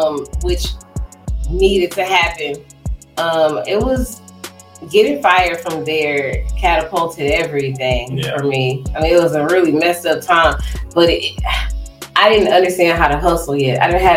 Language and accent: English; Southern United States, United States; now in Toledo, United States; I'm from the South. I went to the club here the first time and I remember telling the girl, I like your shoes. And she went, so? And I was like, oh, y'all different up here.